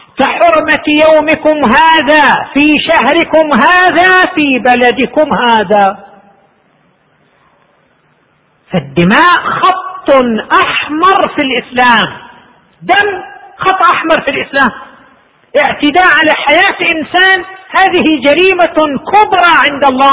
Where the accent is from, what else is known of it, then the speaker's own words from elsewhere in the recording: Saudi Arabia; نشرت عندنا في المملكة العربية السعودية